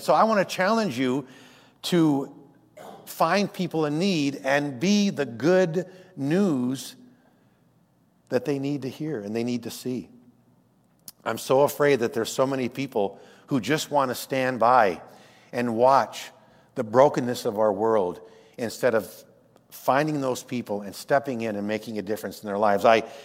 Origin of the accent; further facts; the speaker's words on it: Corinth, New York, United States; my dad, for many years, worked as a EMT in my hometown of Corinth, New York.